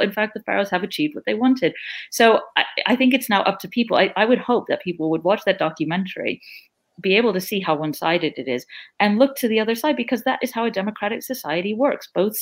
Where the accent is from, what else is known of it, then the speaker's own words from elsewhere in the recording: New York, United States; You know, I grew up in New York in the 80s